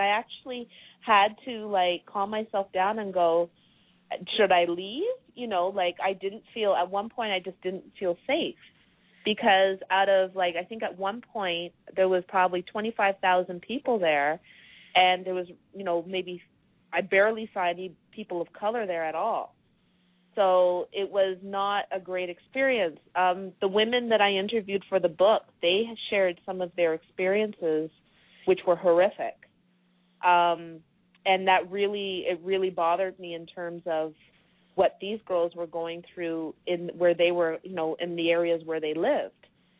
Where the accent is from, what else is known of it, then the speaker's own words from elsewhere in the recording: Canada; I think growing up in Canada, I agree to a point.